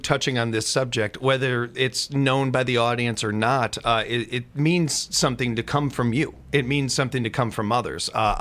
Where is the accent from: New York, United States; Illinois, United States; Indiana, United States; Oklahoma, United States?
Illinois, United States; I grew up in Northern Illinois, and I know exactly what you're talking about.